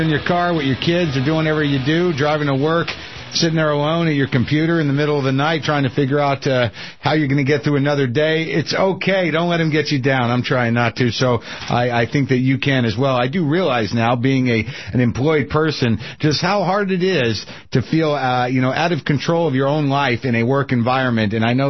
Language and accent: English; United States; accent: American; now in Germany; as an American expat now living in Germany, married to a German, that I no longer speak English in public here.